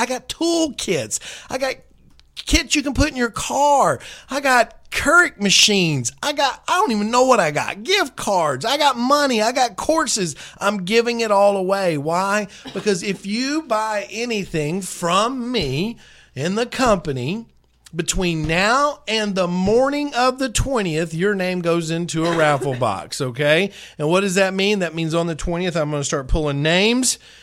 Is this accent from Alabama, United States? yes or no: yes; Alabama, United States; don't worry. I am from Alabama. I just talk real fast, okay?